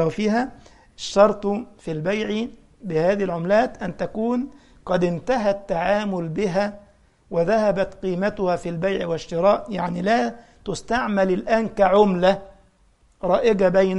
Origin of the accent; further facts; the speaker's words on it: Egypt; مثلا أنا من مصر، ففي عندنا مثلا عملات